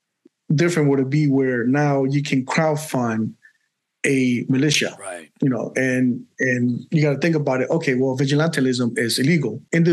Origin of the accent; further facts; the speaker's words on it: Colombia; I come from a country where there is violence. I come from Colombia, but it's also because of the violence.